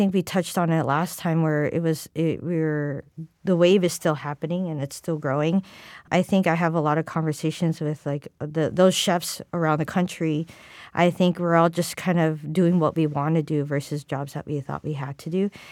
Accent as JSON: {"language": "English", "region": "California", "country": "United States", "tie": "born or raised there", "said": "being an Asian American kid growing up in California, whatever that comes out of me is, it comes out on a plate."}